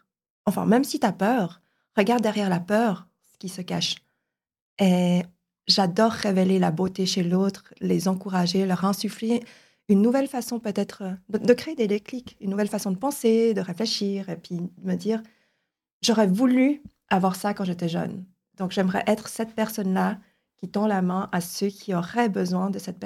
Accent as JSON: {"language": "French", "country": "Switzerland", "tie": "born there", "first_language": "Chinese", "second_language": "French", "said": "Mes parents sont réfugiés de la guerre du Vietnam. Donc, je suis issue d'une autre langue. Je suis née en Suisse. Par contre, je ne parlais pas le français dès le début. J'étais plus immergée dans le chinois. Ils sont d'origine chinoise."}